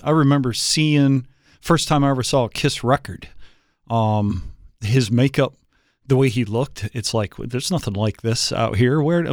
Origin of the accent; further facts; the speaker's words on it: Endicott, New York, United States; And I grew up in Binghamton, New York. Endicott, New York is where I grew up.